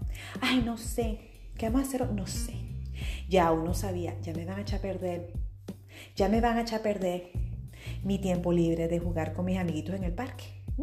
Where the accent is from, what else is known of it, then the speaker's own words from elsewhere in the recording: Venezuela; Ustedes saben que, para ser más específicos, en mi época, creciendo en Venezuela, eso de la visita no requería mucho procedimiento formal, para nada.